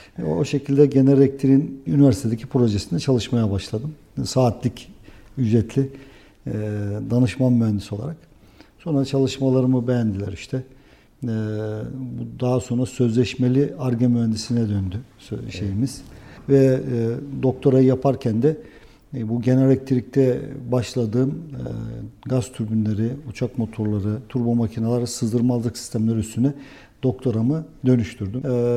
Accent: Denizli, Turkey; born there; Efendim ben 1967 Denizli doğumluyum.

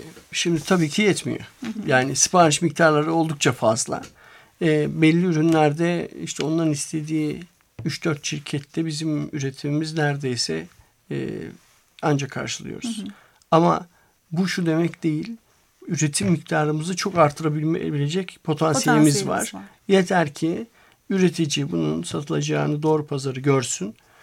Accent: Afyonkarahisar, Turkey; Türkiye'de işte ben Afyonluyum

